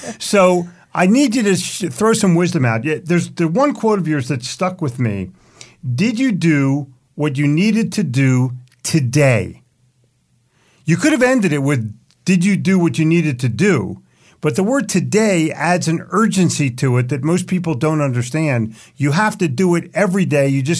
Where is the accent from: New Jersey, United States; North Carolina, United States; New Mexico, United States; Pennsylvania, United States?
Pennsylvania, United States; Philadelphia; Well, I grew up with cheesesteaks in Philadelphia, so I understand the essence of tasty cakes and cheesesteaks